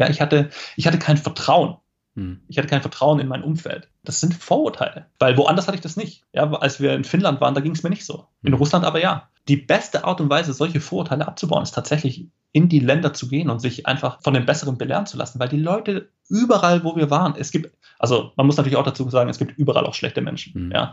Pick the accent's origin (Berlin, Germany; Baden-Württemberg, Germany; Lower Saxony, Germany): Baden-Württemberg, Germany; Esslingen; Ich meine, ich bin aufgewachsen in einem völlig multikulturellen Umfeld. Bin aufgewachsen in Esslingen, das ist eine Stadt in der Nähe von Stuttgart